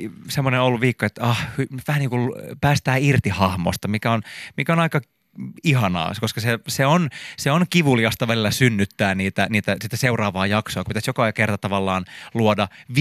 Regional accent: Siuntio, Uusimaa, Finland; also born or lived in Helsinki; now in Siuntio, Finland; Mä muutin Helsingistä takaisin mun lapsuuden maisemiin Siuntioon.

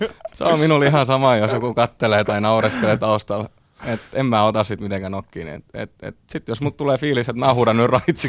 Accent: Rauma, Satakunta, Finland; now in Helsinki, Finland; fakta on se, että mä olen Raumalta ja mä olen raumalainen

